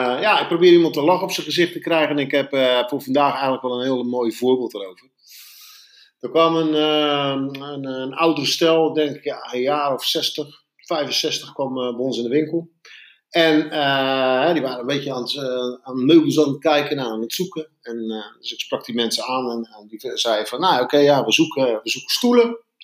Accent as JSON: {"language": "Dutch", "town": "Ridderkerk", "region": "South Holland", "country": "Netherlands", "said": "Ik werk zelf in Delft. En ik kom zelf uit Ridderkerk."}